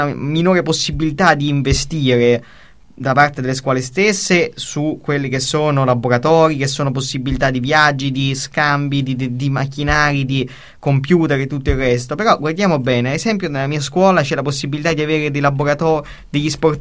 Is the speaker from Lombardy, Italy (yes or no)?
no; Monterotondo, Lazio, Italy; ha parlato molto e anche bene del mio paese, appunto Monterotondo